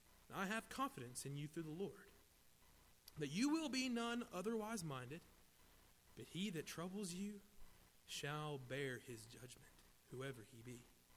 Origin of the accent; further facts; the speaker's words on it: Charlotte, North Carolina, United States; I am from Charlotte, so I'm still learning how to fit in here.